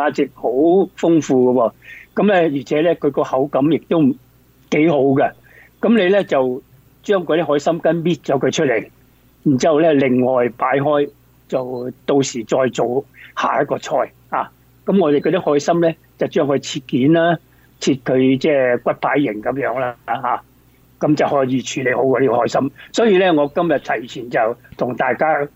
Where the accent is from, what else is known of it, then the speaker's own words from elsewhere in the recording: China; 因为咧中秋嚟讲，喺我哋中国人啊，即系都系一个系大节之一啦